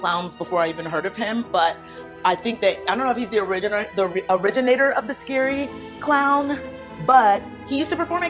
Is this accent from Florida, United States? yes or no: yes; Florida, United States; You know, I'm from Florida. I think a lot, I could talk about Florida because I'm from Florida. And we have a lot of characters in Florida, I'll just say.